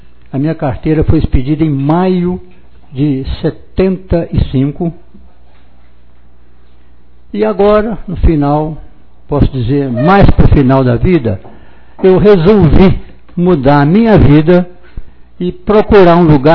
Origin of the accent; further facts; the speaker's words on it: Conceição da Barra de Minas, Minas Gerais, Brazil; born there; Eu tenho 77 anos de idade … sou nascido em Conceição da Barra de Minas